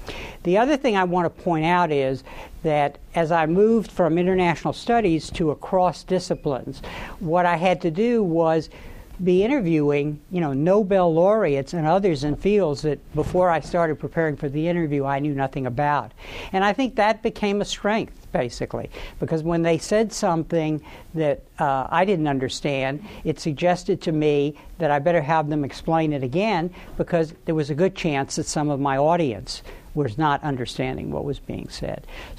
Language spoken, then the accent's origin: English; Galveston, Texas, United States; When I was growing up in Galveston, Texas, I regularly watched Edward R. Murrow's Person to Person